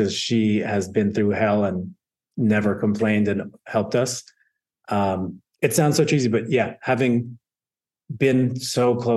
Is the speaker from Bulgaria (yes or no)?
no; Canada; now in United States; I'm a Canadian, but being here and now American citizen